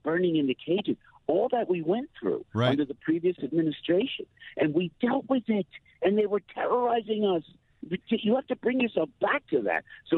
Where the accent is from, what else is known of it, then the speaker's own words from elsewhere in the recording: United States; And I was proud to walk down these streets in another country to say I'm an American.